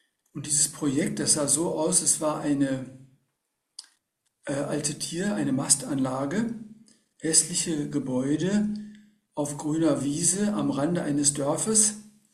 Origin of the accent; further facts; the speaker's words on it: North Rhine-Westphalia, Germany; Denn ich bin auf dem Dorf aufgewachsen, in einem kleinen Dörfchen im Sauerland, unweit von Warstein.